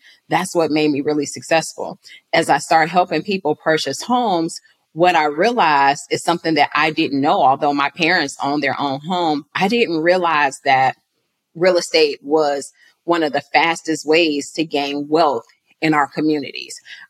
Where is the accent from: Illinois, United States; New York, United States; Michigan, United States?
Illinois, United States; Chicago; now in Atlanta, United States; So growing up in Chicago, even going to the stores in the neighborhood, people didn't look like me. So I didn't really understand until I moved to Atlanta about entrepreneurship.